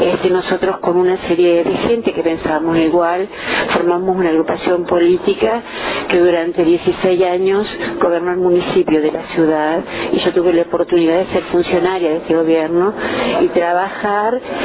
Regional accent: Gualeguaychú, Entre Ríos, Argentina; yo soy de Gualeguaychú, digamos, no soy de Paraná.

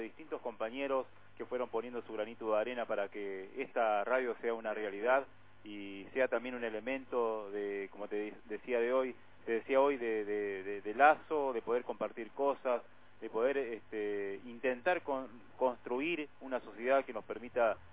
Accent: El Maitén, Chubut, Argentina; yo por circunstancia, bueno, nací en otro lado, pero mi parte de mi infancia la desarrollé aquí.

